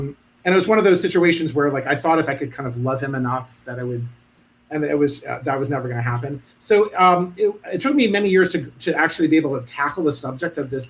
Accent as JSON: {"language": "English", "town": "Providence", "region": "Rhode Island", "country": "United States", "tie": "born or raised there", "said": "No, I grew up in Providence. I'm a townie."}